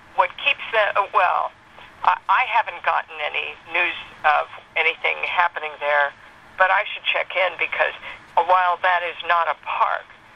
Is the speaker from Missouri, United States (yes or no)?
no; Los Angeles, California, United States; No, I'm from East L.A.